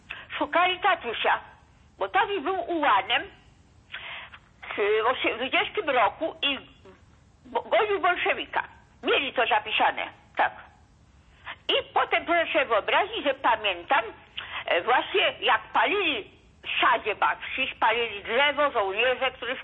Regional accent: Warsaw, Masovian Voivodeship, Poland; Pochodzę z Oliborza Warszawskiego, z parafii świętego Stanisława Kostki

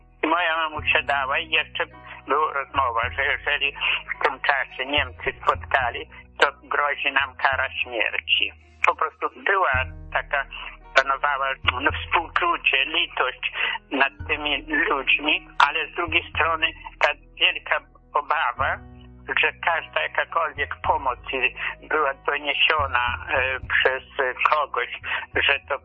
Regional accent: Olszewnica, Lublin Voivodeship, Poland; born there; Urodziłem się w Olszewnicy, gmina Konkolewnica.

